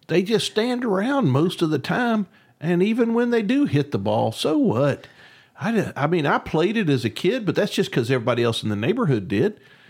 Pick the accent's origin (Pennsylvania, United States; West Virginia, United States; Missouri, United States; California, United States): West Virginia, United States; Huntington; The only interest I had, I guess, because growing up in Huntington, the closest team to us is Cincinnati Reds.